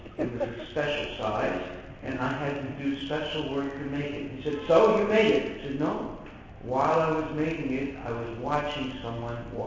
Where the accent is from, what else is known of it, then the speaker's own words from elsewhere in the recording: India; now in United States; No, I'm not crazy. I'm Indian.